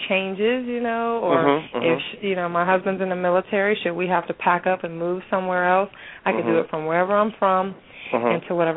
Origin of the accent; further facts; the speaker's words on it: Southern US, United States; accent: southern; a southern accent. I have a deep southern accent. I go in and out of it.